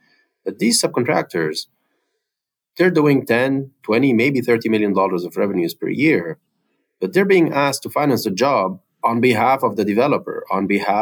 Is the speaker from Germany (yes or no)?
no; Lebanon; moved away as an adult; now in United States; born and raised in Lebanon. Both of my parents are in construction. My dad more on the subcontractor side, my mom more on the general contractor side. Came for grad school to Boston in 2008